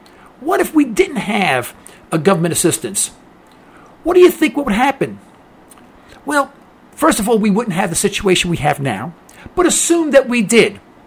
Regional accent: New York City, New York, United States; Hey, listen, I come from East Harlem back in the old days, Now, our place was really nice. I live right on First Avenue, really swell

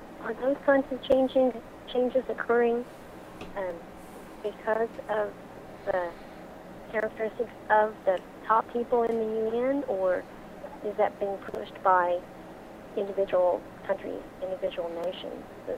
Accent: Tulsa, Oklahoma, United States; I'm from Tulsa.

